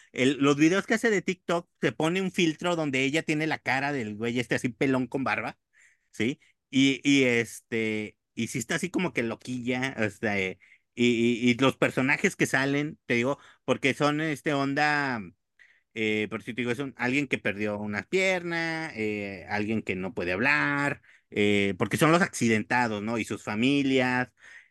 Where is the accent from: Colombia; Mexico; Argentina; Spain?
Mexico; uno como mexicano luego siente así como que nada más a nosotros nos pasa